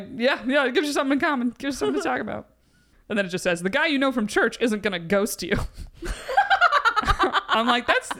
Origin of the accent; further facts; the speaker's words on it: Binghamton, New York, United States; like, we're from Binghamton area. My brother's there. He dates in that area.